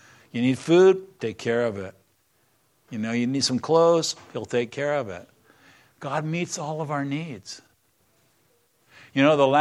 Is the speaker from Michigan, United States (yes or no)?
no; Texas, United States; born there; I was born in Texas.